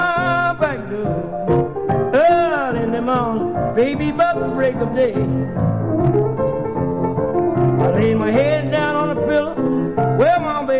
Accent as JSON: {"language": "English", "town": "Hampton", "region": "Georgia", "country": "United States", "tie": "born or raised there", "said": "Because I was born in Georgia, in Hampton, Georgia. That's about 32 miles below Atlanta, Georgia. Out in the country, there wasn't but about 10 stores there."}